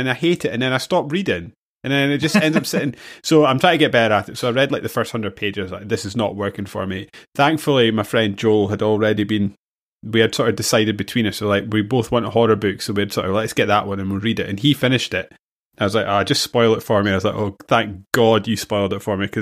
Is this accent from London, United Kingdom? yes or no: no; Gourdon, Scotland, United Kingdom; washes up on my hometown, well, village, Gourdin's shore, and they find the crate and start drinking the tea, and the whole village starts turning into zombies.